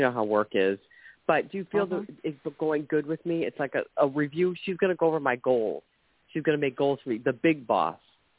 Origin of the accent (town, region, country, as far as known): Ohio, United States